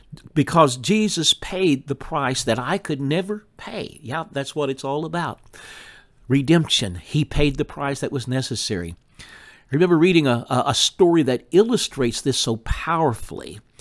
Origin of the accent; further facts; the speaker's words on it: Texas, United States; born there; according to my physical birth, when I was born in Northwest Texas, 1947.